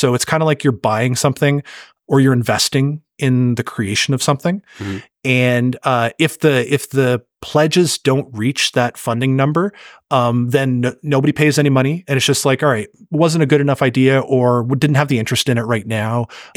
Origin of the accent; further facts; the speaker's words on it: Canada; I'm Canadian, so I'm trying to think of these in Canadian versus US bucks